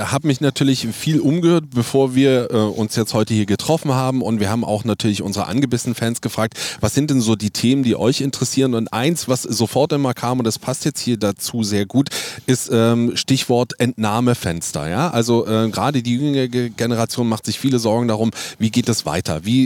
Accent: Potsdam, Brandenburg, Germany; Ich merke das aber als Potsdamer immer wieder, dass es mir durchaus sauer aufstößt.

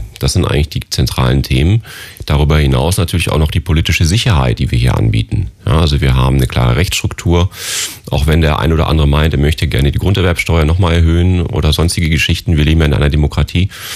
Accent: Berlin, Germany; das ist für uns hier erstmal ein Schock als Berliner

